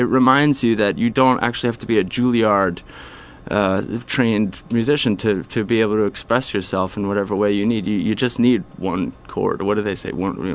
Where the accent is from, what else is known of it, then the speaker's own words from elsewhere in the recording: Long Island, New York, United States; And then, growing up in Long Island, I always like to say